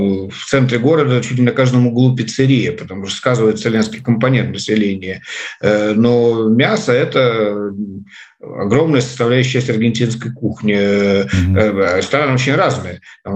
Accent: Russia; после слов, что я из России

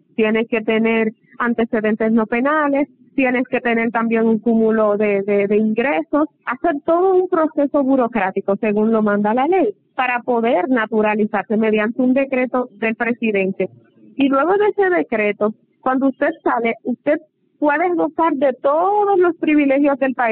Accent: Dominican Republic; nunca hemos salido del país. Somos dominicanos.

